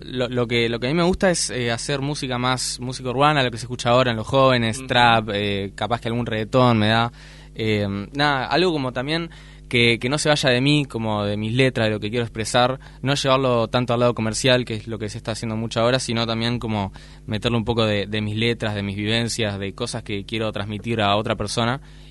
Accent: Tacuarembó, Uruguay; born there; now in Montevideo, Uruguay; Soy nacido en Tacuarembó, o sea, resido en Montevideo con mis viejos, sí. Pero toda mi familia, bueno, casi toda mi familia está conectada, sí, a Tacuarembó, sí.

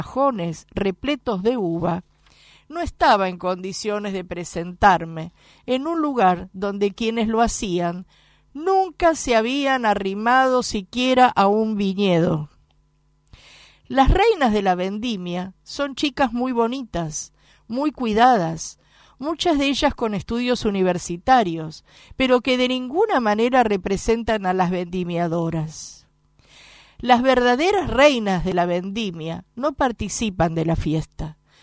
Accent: Mendoza, Argentina; Soy mendocina, y habiendo pertenecido a una familia trabajadora, pero muy pobre

